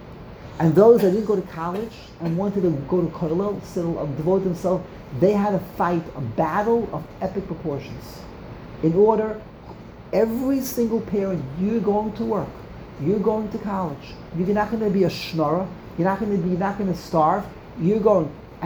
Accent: Canada; We're from Canada. Which part of Canada? Montreal? Montreal, Canada.

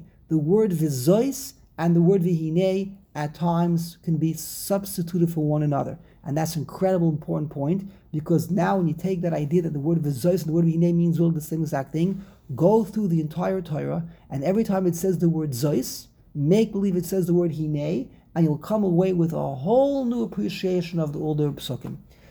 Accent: New York City, New York, United States; But Rabbi Mayevsky and I were East Siders. We come from the East Side, the Lower East Side, we pointed.

